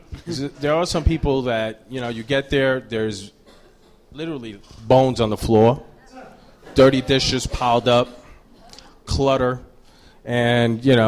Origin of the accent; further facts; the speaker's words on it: Brooklyn, New York, United States; I'm from Brooklyn, yeah.